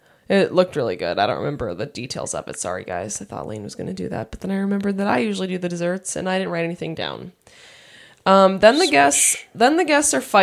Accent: Canada; I'm from Canada.

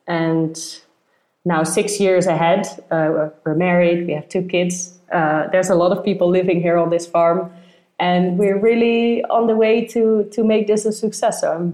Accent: Netherlands; I'm from the Netherlands

